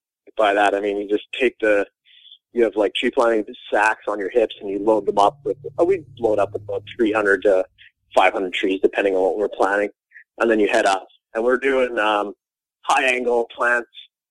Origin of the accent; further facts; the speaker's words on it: Alberta, Canada; My dad's a park ranger up in Alberta here. I was born in Banff National Park, and I grew up in the provincial park system my whole life. Lived out in the wilderness.